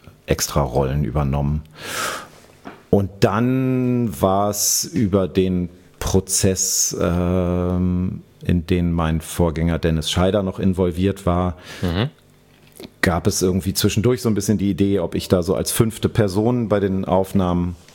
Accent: Hanover, Lower Saxony, Germany; now in Berlin, Germany; ich komme aus Hannover ursprünglich.

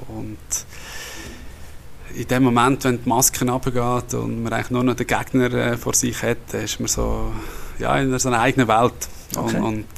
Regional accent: Immensee, Schwyz, Switzerland; Wir sind in Immensee im Kanton der Schweiz am Zugersee aufgewachsen

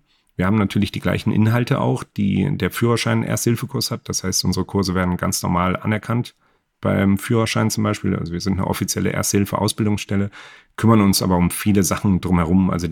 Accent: Rhineland, Germany; Und was ich als Rheinländer gelernt habe, der mit diesen, ja, komm, wir trinken zusammen, wir quatschen zusammen und Freundschaften aufgewachsen ist und damit groß geworden ist

